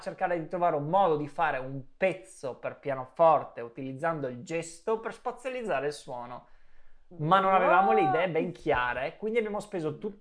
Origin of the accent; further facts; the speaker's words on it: Trieste, Friuli-Venezia Giulia, Italy; now in London, United Kingdom; nonostante siamo tutti di Trieste, a Londra